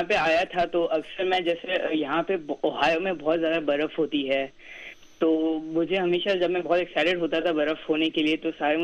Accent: Pakistan; میں پاکستان سے ہوں اور آج میں آپ سب کو اپنے ملک پاکستان کے بارے میں بتاؤں گا

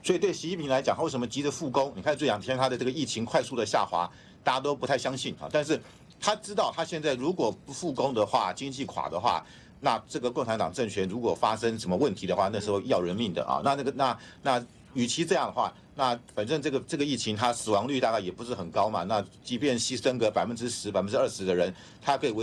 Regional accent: Taiwan; 我们台湾人，我觉得看这次看到的就是一个恐惧

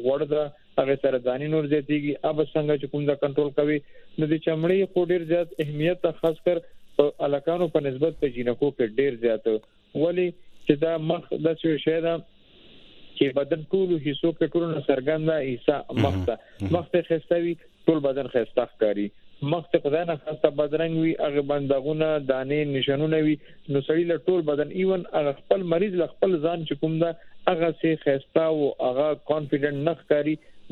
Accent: Darra Adam Khel, Khyber Pakhtunkhwa, Pakistan; زه جی د فاټ علاقې در ادم خیل

